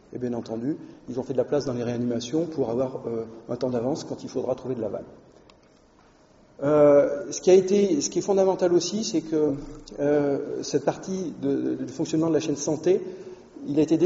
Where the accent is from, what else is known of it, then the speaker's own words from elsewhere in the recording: France; chez nous en France